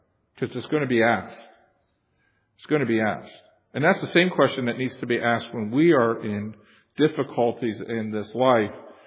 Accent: Florida, United States; I grew up in Florida, and even to this day, when I go back and visit, and I get down by the ocean

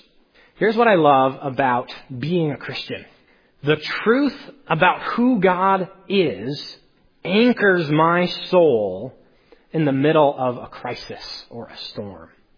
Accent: Iowa, United States; I think growing up in Iowa probably has something to do with that.

